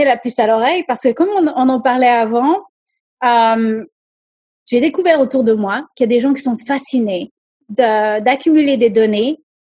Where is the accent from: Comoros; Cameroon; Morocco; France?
Morocco; now in United States; En tant que Marocaine aux États-Unis.